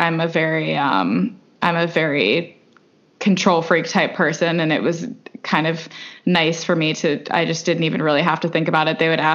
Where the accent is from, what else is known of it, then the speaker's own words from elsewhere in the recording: Chicago, Illinois, United States; moved away as an adult; now in London, United Kingdom; I'm a 25-year-old American, and I'm from Chicago specifically. I moved to London about 4 years ago. It'll be 4 years in July when I was 21. And I have been living in London ever since.